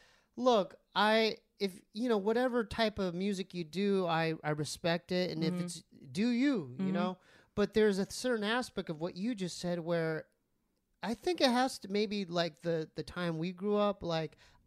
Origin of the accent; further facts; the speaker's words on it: San Diego, California, United States; San Diego.